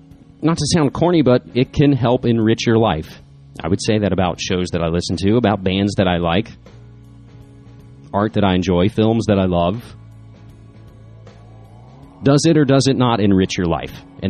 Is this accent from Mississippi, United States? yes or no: no; West Virginia, United States; Going right back to my home state of West Virginia.